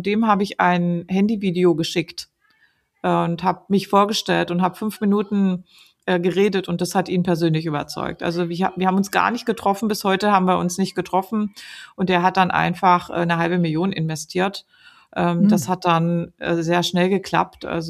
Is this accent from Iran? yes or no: no; Dessau, Saxony-Anhalt, Germany; also born or lived in Munich; Und wir hatten uns ja dann von München nach Dessau in meinen Heimatort orientiert